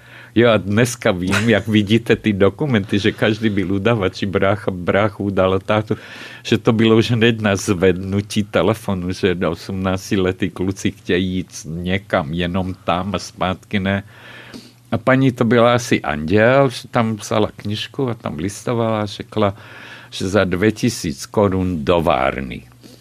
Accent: Nové Zámky, Nitra Region, Slovakia; odkud jste? Já říkám Nové Zámky.

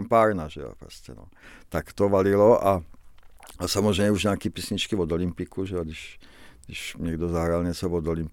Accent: Velké Meziříčí, Vysočina Region, Czechia; also born or lived in Zlín; now in Brno, Czech Republic; já jsem se narodil v Gottwaldově, čili jsem se narodil ve městě, který neexistuje, že jo. Ale už jako v podstatě ještě skoro mimino se naši odstěhovali do Velkého Meziříčí, takže já jsem v podstatě jakoby velkomeziříčák.

